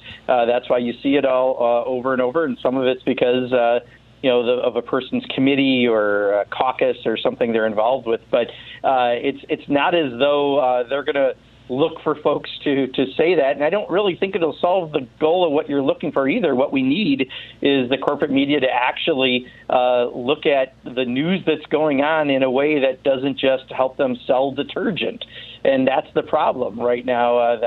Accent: Wisconsin, United States; calling from Wisconsin, thanks so much, my home state

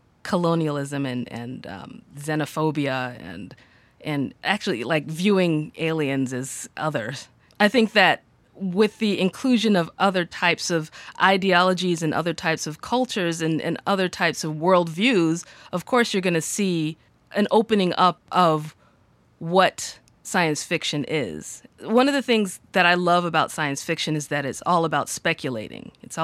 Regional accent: United States; growing up as a Nigerian American who's really awake and interested in both sides, like I grew up in the United States

